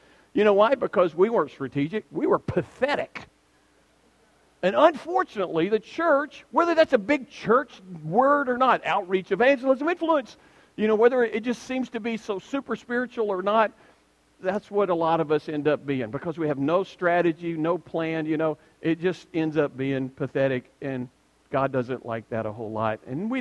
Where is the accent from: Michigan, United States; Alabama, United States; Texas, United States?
Alabama, United States; now in Oklahoma, United States; I grew up in Alabama, live in Oklahoma, and I want to fish in Colorado.